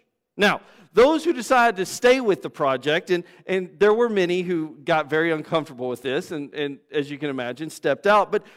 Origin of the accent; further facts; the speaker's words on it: Texas, United States; I was shaped by the fact I grew up in West Texas. I was shaped by the fact I've grown up in America.